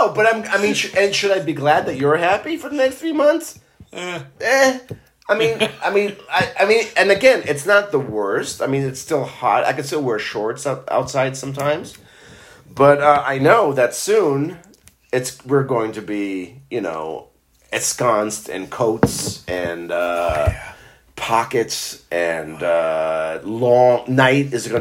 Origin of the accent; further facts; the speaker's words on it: Israel; I grew up in Israel where summers are like really hot and it's dry and it's beautiful.